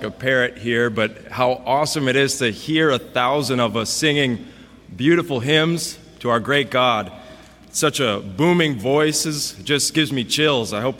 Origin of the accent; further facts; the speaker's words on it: Fargo, North Dakota, United States; I'm from Fargo, North Dakota, so I mean, I'm used to a crowd of like five people and a chicken